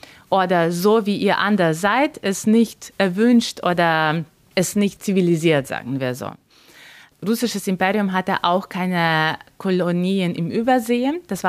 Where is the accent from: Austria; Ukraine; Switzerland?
Ukraine; Lviv, Lviv Oblast; first language Ukrainian; German is a second language; Ich bin in Lviv aufgewachsen, meine Familie hat auf Ukrainisch gesprochen, ich selbst, meine Muttersprache ist Ukrainisch